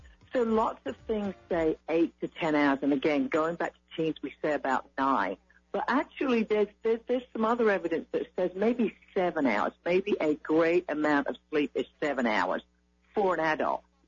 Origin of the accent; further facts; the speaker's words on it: United Kingdom; now in Texas, United States; So, look, I'm originally from the UK, but I've been in Texas for 32 years.